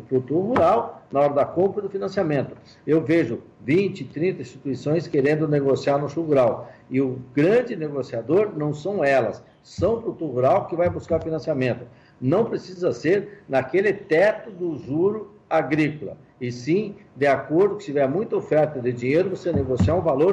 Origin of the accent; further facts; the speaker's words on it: Brazil; Eu sou brasileiro.